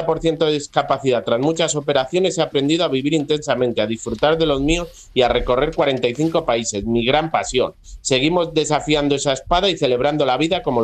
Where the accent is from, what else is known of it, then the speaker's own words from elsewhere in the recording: Palencia, Castile and León, Spain; Soy de Palencia, como Isaías, y aquí nací hace 39 años.